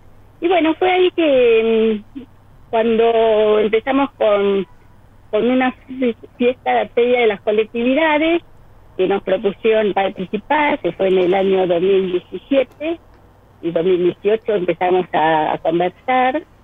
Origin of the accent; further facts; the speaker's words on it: Buenos Aires, Argentina; now in Ushuaia, Argentina; Cuando yo llegué a Ushuaia hace unos cuantos años, también buscaba comunidad, porque también vengo de Buenos Aires